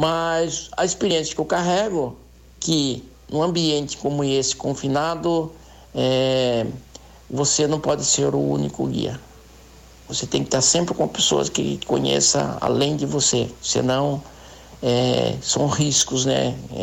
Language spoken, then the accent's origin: Portuguese; São Paulo, Brazil; born there; O PETAR, o Parque Estadual Turístico do Alto Ribeira, ele, para mim, ele é minha casa, né? O ambiente onde eu vivo, onde eu nasci, tá?